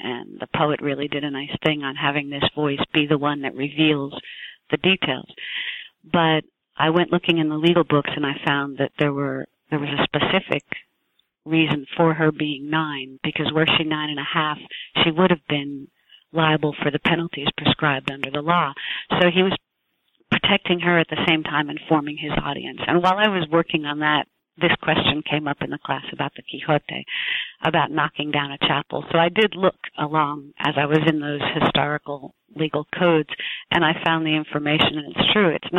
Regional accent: New Jersey, United States; born there; I was born in New Jersey. I was born into a large family. We're seven siblings in total.

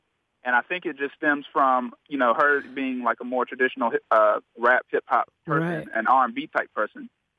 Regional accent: Charlotte, North Carolina, United States; Now, as an 11 or 12-year-old black kid, I'm from Charlotte, North Carolina. I went to a mixed high school

